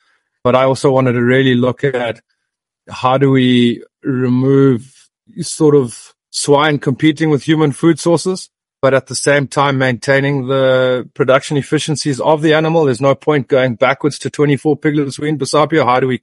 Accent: Zimbabwe; And like I said, I'm born and raised in Zimbabwean, so you guys have to forgive me.

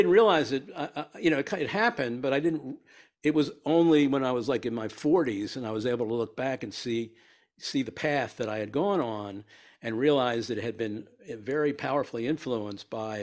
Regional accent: Baltimore, Maryland, United States; I grew up in Baltimore, Maryland in the 1950s, and I was a sports fan

